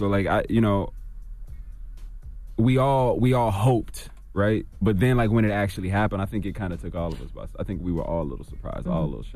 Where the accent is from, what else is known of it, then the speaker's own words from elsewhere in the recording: Oklahoma, United States; I'm from Oklahoma, but I was down there on the show for a long time.